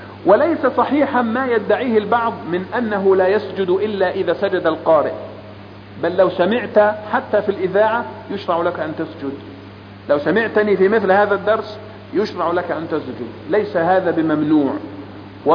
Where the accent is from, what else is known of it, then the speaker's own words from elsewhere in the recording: Upper Egypt, Egypt; تذهب للناس اللي عندنا في الصعيد